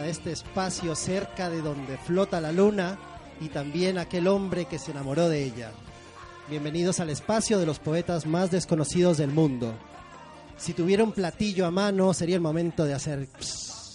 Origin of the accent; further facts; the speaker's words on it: Peru; no nací en los 60, pero soy peruano, nací en los 70.